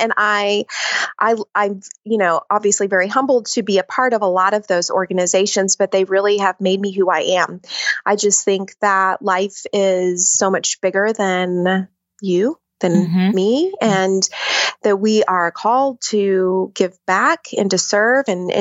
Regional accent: Idaho, United States; also born or lived in Florida; I was born in Florida. And then our family moved to a southern part of Idaho when I was in like the first grade. And we just ended up, like, I grew up in Idaho.

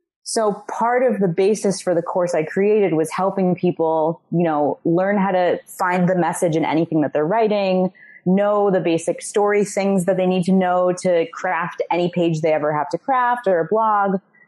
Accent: New York, United States; You know, I'm from New York. I bartended for almost a decade, over a decade in New York City.

